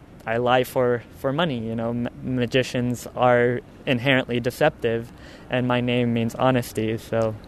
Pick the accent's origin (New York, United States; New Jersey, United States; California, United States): California, United States; I'm Californian. I know I look at Japanese, but I only know English.